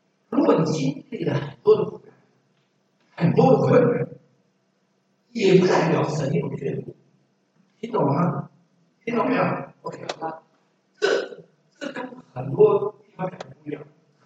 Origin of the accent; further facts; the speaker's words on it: China; 何况我们是中国人